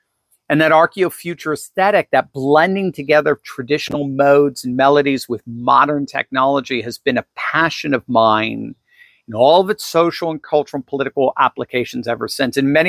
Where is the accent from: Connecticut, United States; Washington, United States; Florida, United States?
Connecticut, United States; I grew up in Connecticut in the greater New York area.